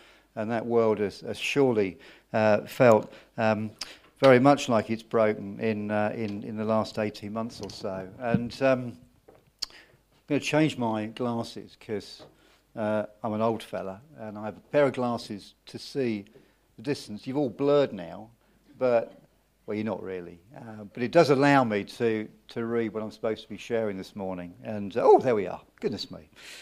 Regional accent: London, United Kingdom; now in Bristol, United Kingdom; I come from Bristol, originally from London, but 40 years lived in Bristol

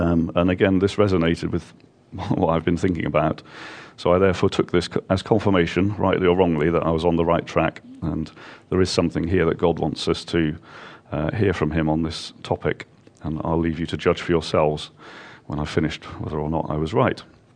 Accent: East of England, United Kingdom; we did get married very young because I come from Norfolk, so you obviously get married really young there.

